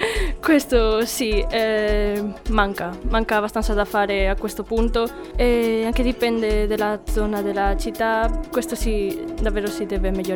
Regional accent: Galicia, Spain; Italian is a second language; now in Cagliari, Italy; Vengo dalla Spagna, dell'Università di Vigo, alla Galizia.

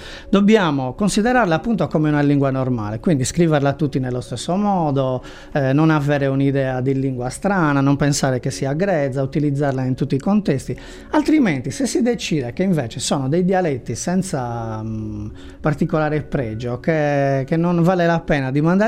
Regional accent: Laconi, Sardinia, Italy; moved away as an adult; now in Cagliari, Italy; io vengo da una famiglia dove comunque il sardo veniva parlato a Lacconi, diciamo, sono di Lacconi. Anche se sono a Cagliari ormai da tantissimo tempo

